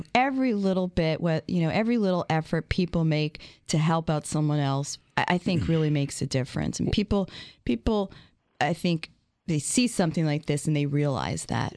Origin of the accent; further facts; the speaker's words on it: New Jersey, United States; And I'm from New Jersey, so I'm skeptical, not cynical.